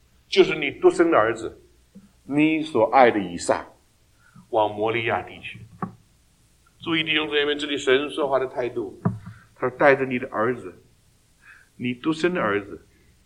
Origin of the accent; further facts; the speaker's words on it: China; 我们中国人说一鼓作气，再而竭，三而衰。